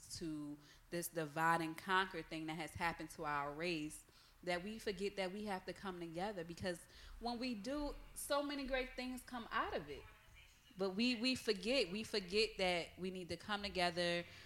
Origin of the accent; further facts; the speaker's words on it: Bronx, New York, United States; I know what it looks like. I'm from the Bronx.